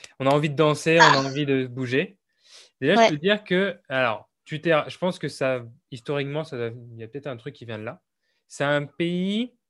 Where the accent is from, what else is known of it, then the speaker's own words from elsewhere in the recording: Brittany, France; c'est chez nous en Bretagne, on a pas mal de fanfares qui font de la musique comme ça.